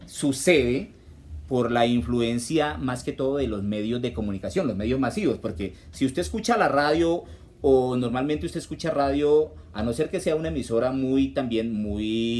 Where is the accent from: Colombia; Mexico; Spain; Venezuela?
Colombia; Vichada; yo vengo de la región de Los Llanos, específicamente de Los Llanos del Vichada